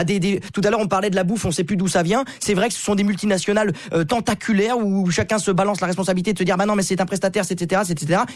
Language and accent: French; West, France; Moi, j'ai grandi dans l'Ouest, et quand j'étais petit avec mon père sur un port, il y avait 5, 6, 7 marins-pêcheurs professionnels.